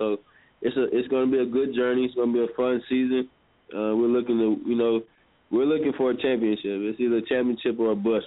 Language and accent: English; Fort Worth, Texas, United States; Man, it's actually fun. I mean, as a kid, it was fun growing up. I haven't been there a lot of my adult life.